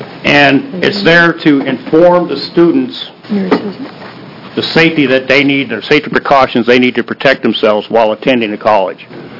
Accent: Oregon, United States; I grew up in Southern Oregon. I knew for a fact that I was going to be a logger or I was going to work in the woods.

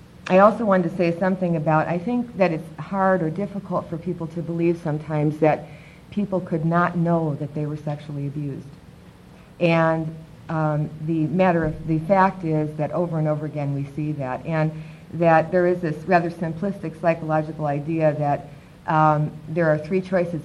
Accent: Chicago, Illinois, United States; I'm from Chicago, Illinois

